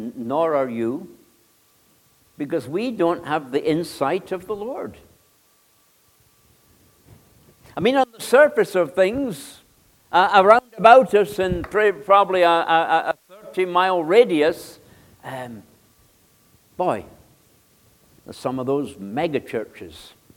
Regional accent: Scotland, United Kingdom; town, a country town, and they very south of Scotland, right close to the border with England, known as the Scottish Borders.

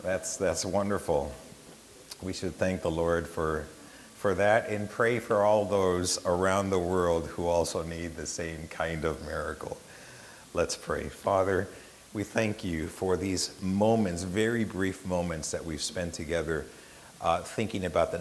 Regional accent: Mexico; English is a second language; And so I grew up and was born and grew up in Mexico.

